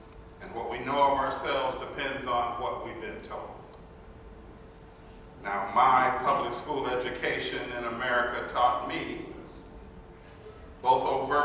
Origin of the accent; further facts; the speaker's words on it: Washington, United States; As a way of distinguishing ourselves from just saying, I'm from Washington, because if I said that, you most folks would think Washington, D.C.